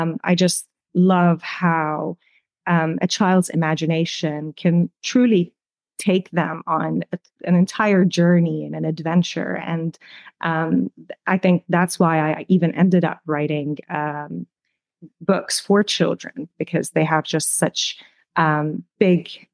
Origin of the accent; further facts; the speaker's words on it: United Arab Emirates; also born or lived in Syria / Russia; now in United States; Grew up in the United Arab Emirates. I'm originally from the North Caucasus, which is part of Russia. And I moved to the United States. I've been here a little over 15 years now.